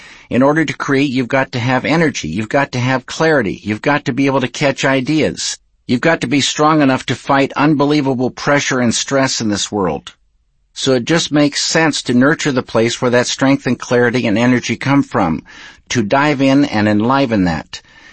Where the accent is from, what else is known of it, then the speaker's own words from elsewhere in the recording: Missoula, Montana, United States; even though I'm from Missoula, Montana, which is not the surrealistic capital of the world